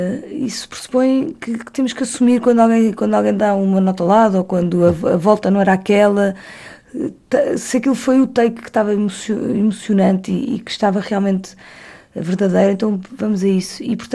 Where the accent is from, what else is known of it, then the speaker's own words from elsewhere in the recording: Lisbon, Portugal; Depois fomos para Alfama, o lugar onde eu cresci